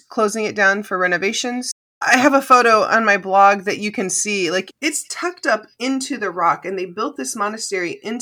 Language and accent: English; United States; And obviously, I'm American, so we don't have anything older than a couple hundred years, really.